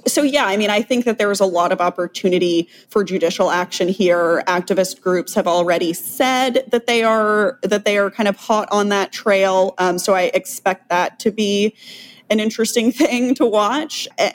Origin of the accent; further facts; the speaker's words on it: Texas, United States; Like, I live in Texas. I was raised in Texas. It's just a fascinating state.